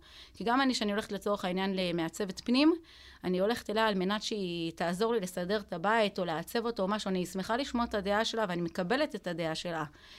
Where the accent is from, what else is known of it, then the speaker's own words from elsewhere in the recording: Jerusalem District, Israel; אני גדלתי בשכונה שהיא קצת שעטנז, היום היא כבר יותר חרדית, בית וגן, והיא הייתה שכונה של שעטנז